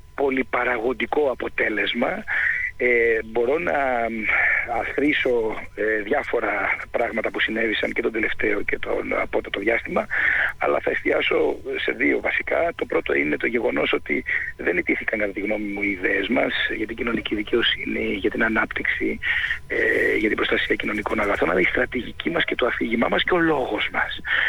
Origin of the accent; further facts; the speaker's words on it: Ionian Islands, Greece; Με πολύ ενθουσιασμό συμμετείχα σε αυτές τις εκλογές στην Κεφαλονία και στην Ιθάκη. Είναι η πατρίδα μου.